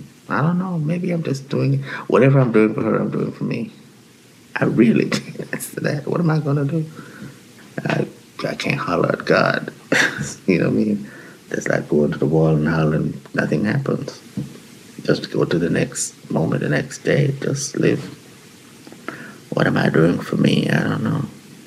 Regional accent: Jamaica; I mean, I'm from Jamaica, where we used to have goats and stuff, but never anything like this.

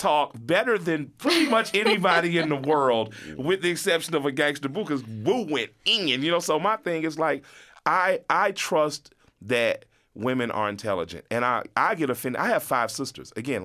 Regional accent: the South, United States; And I'm from the South, so I'm used

